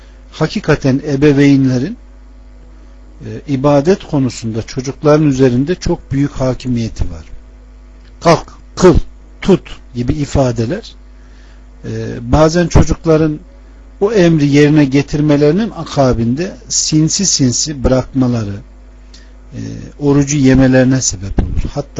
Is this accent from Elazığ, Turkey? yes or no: no; Ankara, Turkey; Doğma büyüme Ankara'dayım. Ama memleketim Konya'dır.